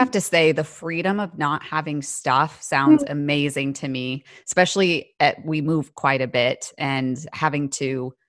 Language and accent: English; United States; now in Australia; I do have to say Australia is a great place to house it because I, as an American, Americans don't take long holidays.